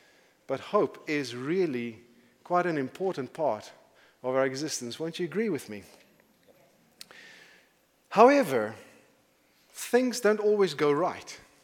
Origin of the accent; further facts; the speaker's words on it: South Africa; born there; I'm born South African, as most of you guys know, but my mother was from the UK. She was a Royal British citizen.